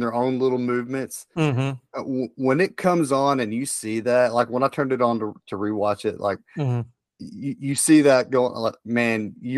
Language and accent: English; the South, United States; you know, I'm a Southerner, so I played sports.